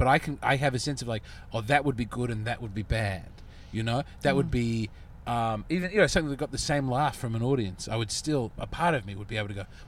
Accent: Australia; as an Aussie who's found out about the Moriori

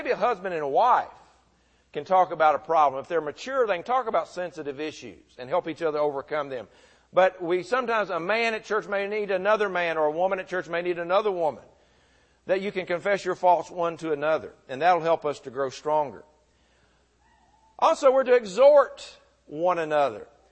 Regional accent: Murfreesboro, Tennessee, United States; When I was growing up in Murfreesboro, there was a young man named Glenn.

